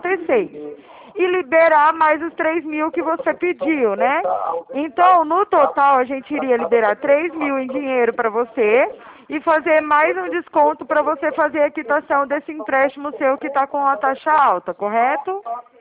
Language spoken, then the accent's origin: Portuguese; Araraquara, São Paulo, Brazil; de Araraquara.